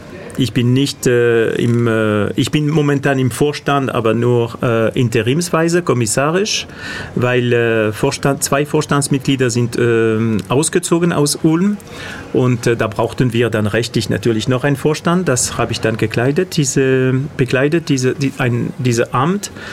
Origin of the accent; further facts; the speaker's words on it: Barcelona, Catalonia, Spain; German is a second language; moved away; also born or lived in France; Also wie mein Name das schon verrät, bin ich kein Schwabe. Ich komme aus Barcelona, bin Spanier. Meine Verwandte würden sagen, nein, du bist Katalaner. Also ich komme aus Katalonien